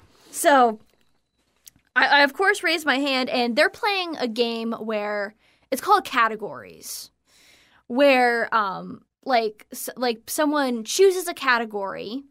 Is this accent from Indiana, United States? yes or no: no; Florida, United States; yeah, I'm from Florida and I'm on vacation with my family.